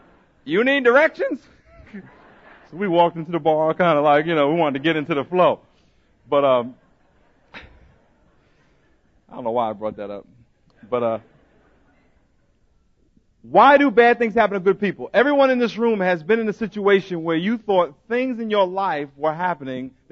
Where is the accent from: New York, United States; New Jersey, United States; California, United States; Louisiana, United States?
New York, United States; And I grew up in New York, right outside New York City.